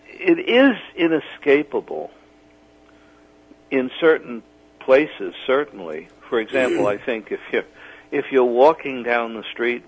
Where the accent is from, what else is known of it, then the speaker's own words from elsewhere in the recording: Bronx, New York, United States; I grew up in the Bronx, and I spent a great deal of time in Manhattan over the years I lived there.